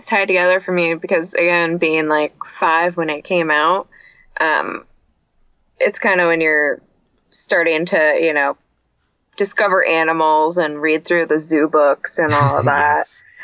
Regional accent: Vancouver, Washington, United States; In Vancouver, Washington.

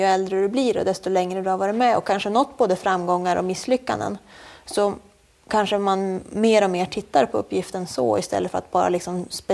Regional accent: Sveg, Jämtland County, Sweden; Jag menar, jag är uppvuxen i Sveg.

